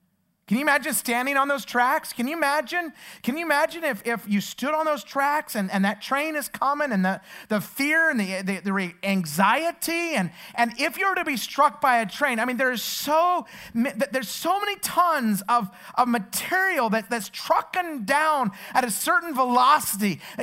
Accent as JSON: {"language": "English", "region": "Idaho", "country": "United States", "said": "I was preaching in my home state, Idaho."}